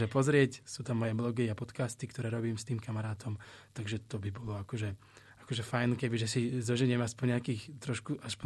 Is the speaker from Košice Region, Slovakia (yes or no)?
no; Žilina Region, Slovakia; Ja som zo Slovenska, z Oravy, z také dedinky na severe.